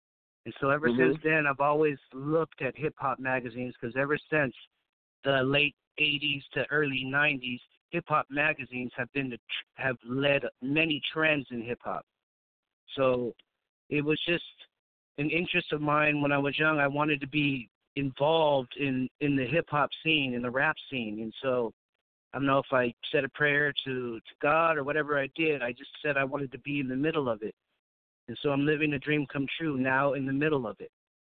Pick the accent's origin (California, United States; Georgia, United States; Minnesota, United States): California, United States; Pittsburg; I grew up in the Bay Area, Pittsburgh, California, to be exact, home of … rest in peace.